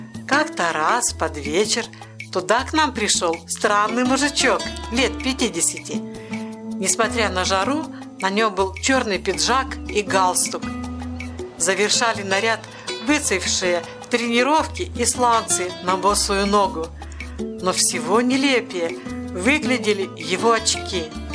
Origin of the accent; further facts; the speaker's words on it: Yaroslavl, Yaroslavl Oblast, Russia; Когда узнал, что я из Ярославля, очень оживился.